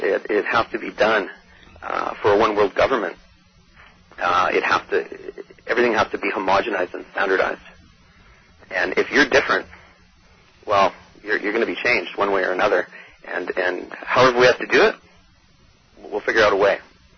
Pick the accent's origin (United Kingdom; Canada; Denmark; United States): Canada; I'm from Canada, of course